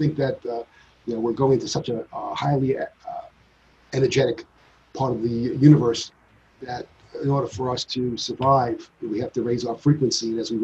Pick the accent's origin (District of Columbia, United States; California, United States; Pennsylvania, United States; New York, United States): New York, United States; I grew up in Long Island, and there was a place called Nunley's Carousel